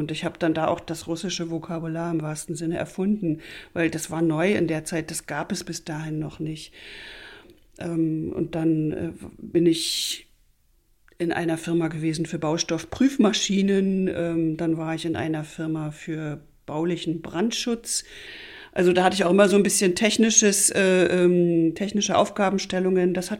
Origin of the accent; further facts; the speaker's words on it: East Germany, Germany; wurde dort als Ostdeutsche, naja, schon sehr von oben herab behandelt